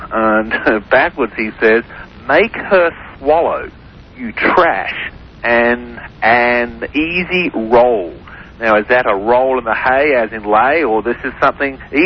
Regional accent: Australia; accent: Australian; See, desert answers. I'm going to, or answers, there's my Aussie accent.

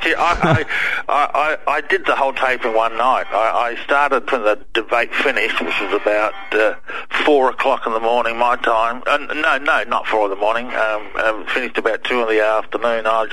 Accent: Australia; accent: Aussie; Is my Aussie accent getting thicker, Jeff?

